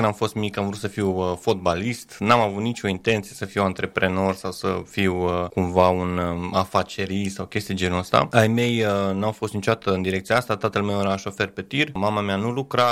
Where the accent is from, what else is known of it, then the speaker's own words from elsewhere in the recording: Lugoj, Timiș County, Romania; eu vin din Lugoj, de lângă Lugoj